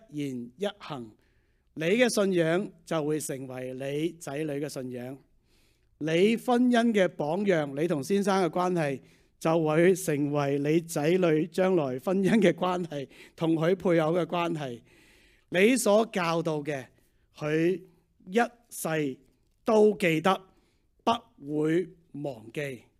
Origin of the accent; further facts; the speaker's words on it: Beijing, China; born there; also born or lived in Hong Kong; 翻去祖國讀咗大學，所以我喺北京出世啦